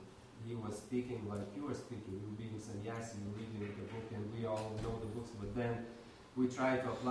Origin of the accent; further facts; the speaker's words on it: Lithuania; I'm from Lithuania, which was former Soviet Union.